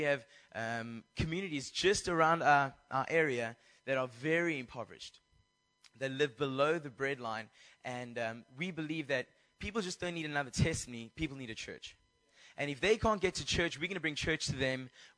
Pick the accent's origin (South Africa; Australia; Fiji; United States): South Africa; I'm from South Africa.